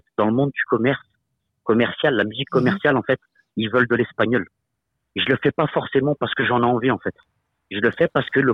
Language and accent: French; Felgueiras, Porto District, Portugal; Oui, je suis de Felgueiras.